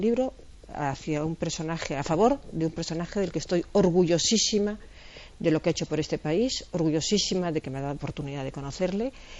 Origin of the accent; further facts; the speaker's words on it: Greece; Somos los dos griegos.